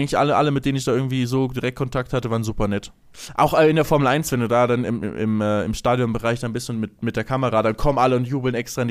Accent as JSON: {"language": "German", "town": "Lübeck", "region": "Schleswig-Holstein", "country": "Germany", "tie": "born or raised there", "said": "Mein Öl fällt in Lübeck, wo ich aufgewachsen"}